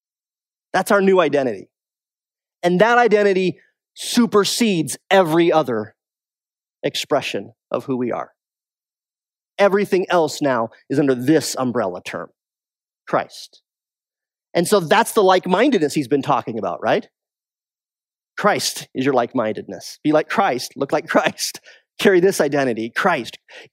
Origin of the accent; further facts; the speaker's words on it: Wyoming, United States; I'm from Wyoming